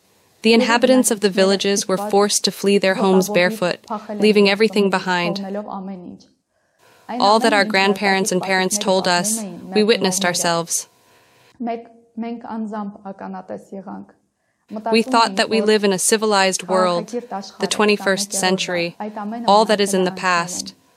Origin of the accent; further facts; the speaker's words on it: Nagorno-Karabakh, Azerbaijan; English is a second language; I was born and raised in Artsakh. It is difficult to talk about Artsakh in the past tense.